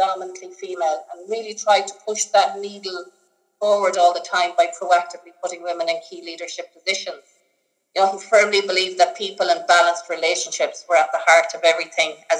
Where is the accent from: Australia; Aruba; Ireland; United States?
Ireland; Kilconnell, Connacht; So I'm from Kilconnell, just outside Ballinasloe in County Galway.